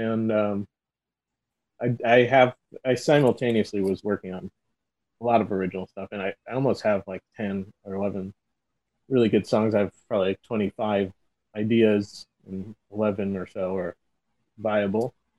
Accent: St. Louis, Missouri, United States; now in Los Angeles, United States; Now, LA for sure is more liberal than the St. Louis I grew up in.

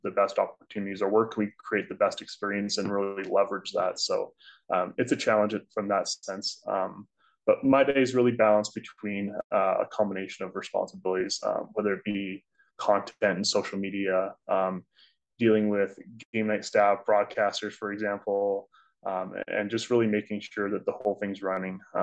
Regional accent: Victoria, British Columbia, Canada; So I was already working back in Calgary, but when that tournament was coming to my hometown

